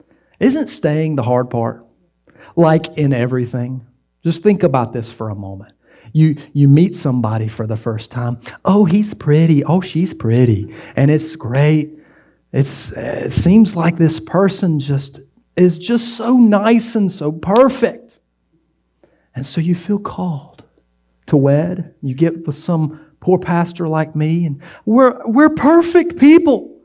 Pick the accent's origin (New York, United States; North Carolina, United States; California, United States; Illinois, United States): North Carolina, United States; Wilson; I grew up in Wilson, and I thought to myself, I'm going to get far from this place where these people are, and I love my family, I love my church in Wilson